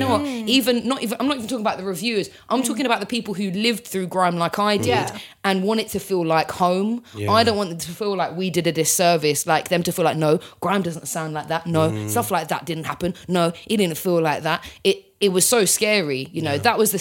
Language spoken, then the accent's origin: English; London, United Kingdom; we're the same generation. We're all from London.